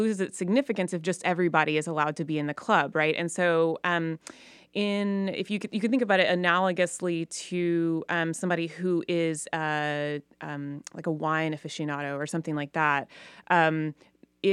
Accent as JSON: {"language": "English", "town": "Baton Rouge", "region": "Louisiana", "country": "United States", "tie": "born or raised there", "said": "Always part of life where I grew up in Baton Rouge, Louisiana."}